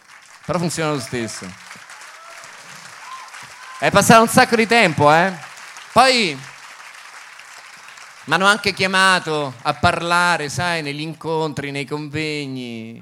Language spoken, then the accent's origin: Italian; Calabria, Italy; sarà che io sono calabrese, a me piace il piccante